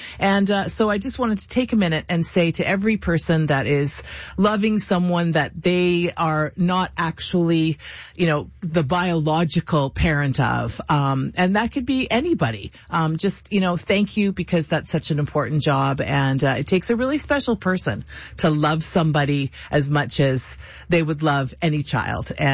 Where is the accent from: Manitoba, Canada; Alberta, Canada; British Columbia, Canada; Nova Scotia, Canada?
British Columbia, Canada; Kelowna; when I was growing up in Kelowna.